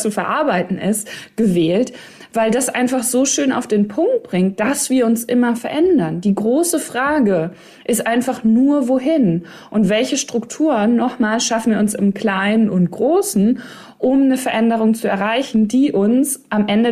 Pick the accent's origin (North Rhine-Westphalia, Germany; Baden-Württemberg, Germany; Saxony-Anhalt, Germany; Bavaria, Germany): North Rhine-Westphalia, Germany; Ich komme ja aus Ostwestfalen, Lippe, also O wie L.